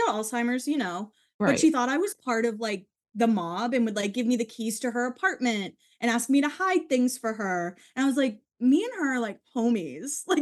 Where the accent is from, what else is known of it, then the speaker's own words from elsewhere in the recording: Massachusetts, United States; I remember even with like Aaron Hernandez, you know, I'm from Massachusetts.